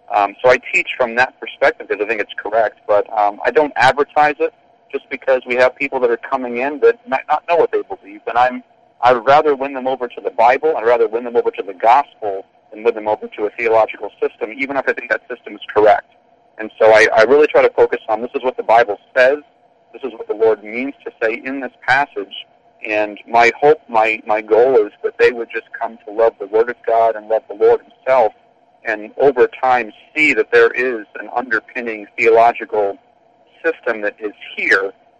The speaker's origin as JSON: {"language": "English", "town": "Gilmanton Iron Works", "region": "New Hampshire", "country": "United States", "tie": "born or raised there", "said": "I was born and raised in Gilmanton Iron Works. There is a Gilmanton, but there's also a Gilmanton Iron Works. They're two halves of the same town. They have different zip codes and everything."}